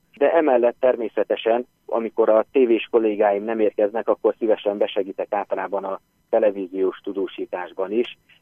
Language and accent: Hungarian; Uzhhorod, Zakarpattia Oblast, Ukraine; 1986-ban születtem, itt Ungváron, Kárpátalja megyeszékhelyén. Itt is jártam iskolában, itt jártam egyetemre is, az Ungvári Nemzeti Egyetem magyar nyelv és irodalom szakán.